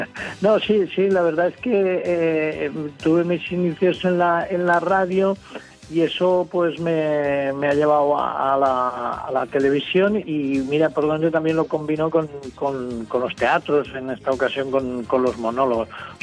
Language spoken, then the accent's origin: Spanish; Lleida, Catalonia, Spain; yo empecé en la cadena COPE en Lleida, pero yo soy de Lleida